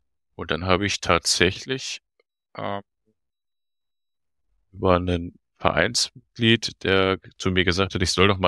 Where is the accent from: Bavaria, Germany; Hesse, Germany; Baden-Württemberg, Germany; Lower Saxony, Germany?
Lower Saxony, Germany; Hasum; Wohnhaft in der Nähe von Hildesheim, in dem Örtchen Hasum. Und ja, so, das ist das, wo ich herkomme auf jeden Fall.